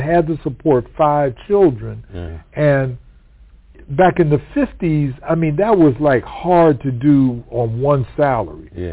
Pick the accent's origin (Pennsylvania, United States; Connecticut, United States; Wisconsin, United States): Pennsylvania, United States; Pittsburgh; born there; I was born in Cleveland. Mm-hmm. I'm in Pittsburgh, rather.